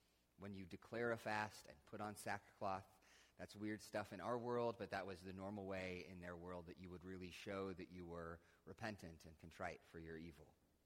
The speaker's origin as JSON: {"language": "English", "town": "Rockford", "region": "Illinois", "country": "United States", "said": "when I'm traveling somewhere and people ask where I'm from, I say that I'm from Rockford. And if you were like, no, you live in Stillman Valley, and that's like 10 miles from Rockford"}